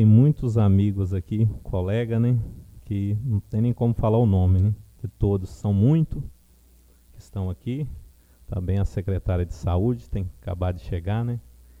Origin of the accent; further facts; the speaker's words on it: Campo Novo, Brazil; Porque nós somos de Campo Novo e queremos o melhor para o nosso município.